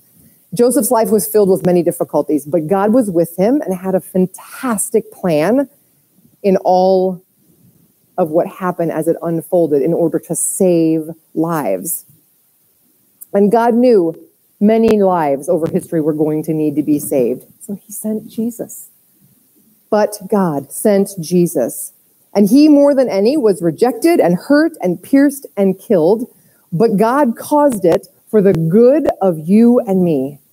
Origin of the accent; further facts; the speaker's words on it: Sweden; first language Swedish; English is a second language; now in United States; So I was born and raised in Sweden.